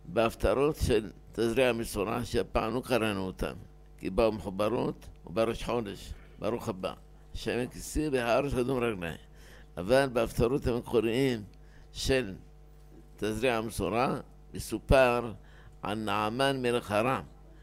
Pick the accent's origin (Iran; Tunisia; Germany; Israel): Tunisia; לוב, אלג'יר, מרוקו, טוניס. אני טוניסאי, אני מופיע בסוף.